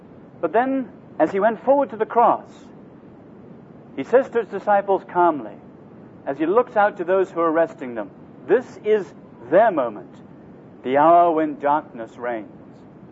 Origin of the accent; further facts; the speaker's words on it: England, United Kingdom; It's a real delight to be here, both as an Englishman among Americans and also as a layman among so many pastors.